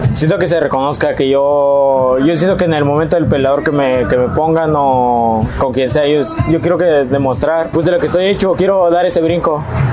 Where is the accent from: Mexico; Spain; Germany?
Mexico; Tlaxcala; yo soy de Tlaxcala y entonces está muy, muy alejado, estamos de punta a punta.